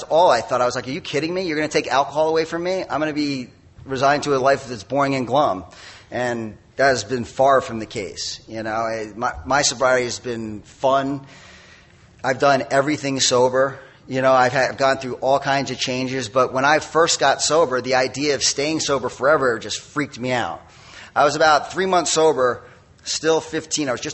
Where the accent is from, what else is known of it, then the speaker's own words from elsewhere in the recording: Northeast, United States; I'm from the Northeast. You know, I just come from boarding school.